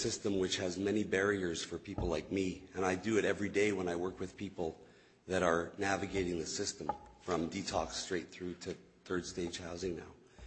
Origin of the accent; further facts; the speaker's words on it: Winnipeg, Manitoba, Canada; I grew up in Winnipeg in an upper middle class neighborhood, and I got brought back to Winnipeg just over 8 years ago